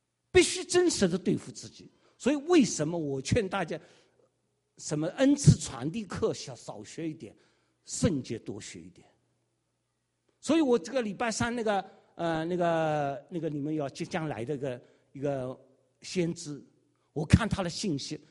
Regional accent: Shanghai, China; 真的，我是个上海人，很精明，那一套乌里八糟的小聪明一大堆。

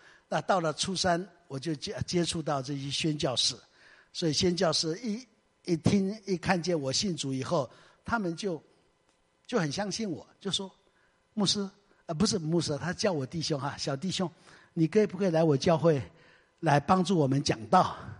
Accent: Taiwan; accent: Hakka; first language Hakka; 其实台湾话不是我的语言啊，我是讲客家话的。

